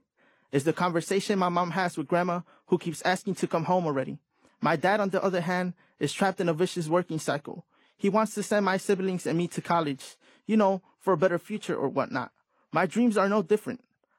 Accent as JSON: {"language": "English", "town": "Chicago", "region": "Illinois", "country": "United States", "said": "Or that I'm from Little Village, where I fell in love for the first time."}